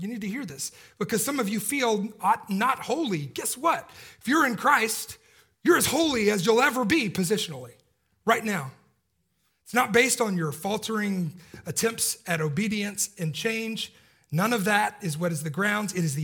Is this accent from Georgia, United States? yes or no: yes; Georgia, United States; I knew Alan Levi kind of secondhand growing up in Georgia